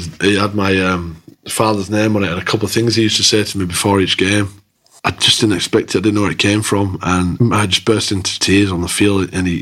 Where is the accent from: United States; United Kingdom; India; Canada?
United Kingdom; Dewsbury, Yorkshire and the Humber; Yeah, I'm a kid from Dewsbury. I come down with my mum to talk to him.